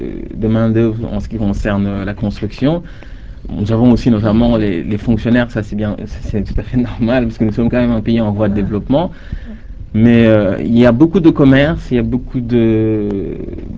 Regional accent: Dakar, Senegal; En fait, moi, je viens principalement de Dakar. Mes parents sont de Dakar, je suis né à Dakar. Et à Dakar, on parle principalement le Wolof. C'est l'une des langues principales du Sénégal.

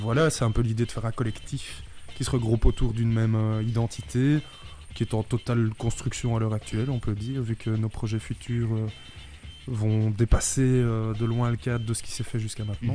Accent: Brussels, Belgium; on vient de Bruxelles.

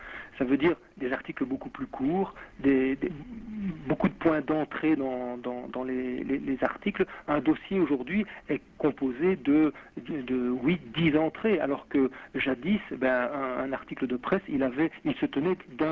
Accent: Brussels, Brussels-Capital Region, Belgium; je suis bruxellois, comme vous probablement, eh bien, nous vivons dans une ville bah, qui produit énormément d'informations.

